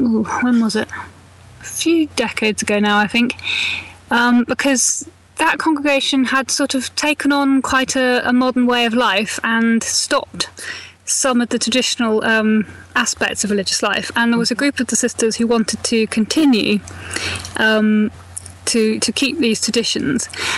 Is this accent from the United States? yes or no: no; South West England, United Kingdom; I'm from the southwest, Gloucestershire, mm-hmm. Which probably means nothing to you, but it's near the it's the part of the country, just sort of to the right hand side of Wales.